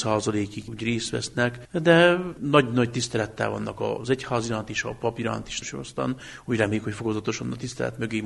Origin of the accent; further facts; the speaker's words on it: Alfalu, Harghita, Romania; Én születésileg egyébként Gyergyó alfalvi vagyok, Gyergyó medencének egy egyik legrégibb közösségehez tartozok, tőlem katolikus vidékről származom.